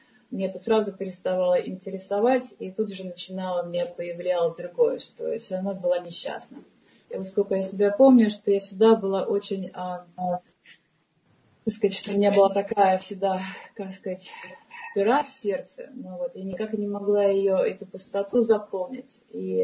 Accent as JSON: {"language": "Russian", "region": "Saint Petersburg", "country": "Russia", "said": "потому что я тоже из Ленинграда."}